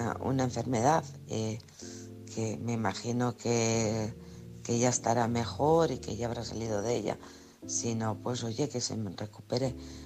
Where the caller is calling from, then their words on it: Alcorcón, Community of Madrid, Spain; de Alcorcón.